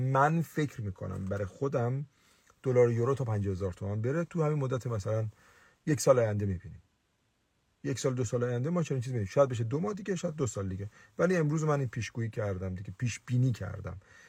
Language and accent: Persian; Mazandaran, Iran; مثلا من الان به عنوان یک مازندرانی حاضرم قطعه ای از ایران جدا بشه؟